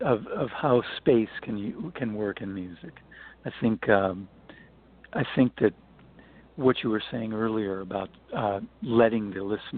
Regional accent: Michigan, United States; now in Los Angeles, United States; I come from a rural, I grew up in Michigan, where it was pretty rural where I grew up

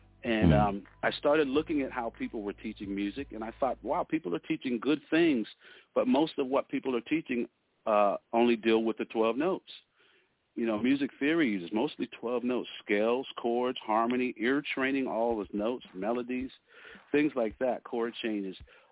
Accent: Idaho, United States; born there; And they listed me because I was born in Idaho. They must have couldn't find any other black person in Idaho.

